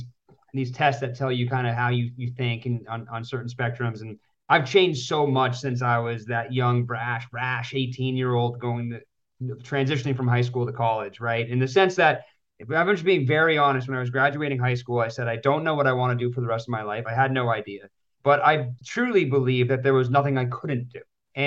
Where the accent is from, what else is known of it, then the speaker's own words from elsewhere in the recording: Lewiston, Maine, United States; Yeah, I grew up in Lewiston, and my sister was a couple years older than me